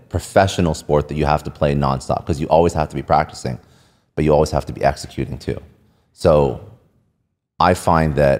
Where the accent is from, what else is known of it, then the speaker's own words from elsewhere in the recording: Canada; I'm Canadian. So when you play hockey in the winter, then your summer sport is either baseball or soccer.